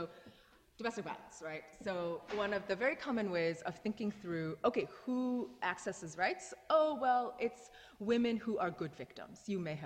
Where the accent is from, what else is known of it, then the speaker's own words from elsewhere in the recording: India; born there; A good example of this is, I was born in India, right?